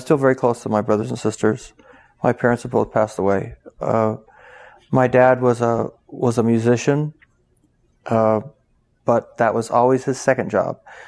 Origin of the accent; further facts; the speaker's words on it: Twin Falls, Idaho, United States; I grew up in Idaho, Twin Falls, Idaho. I'm the fifth of six children.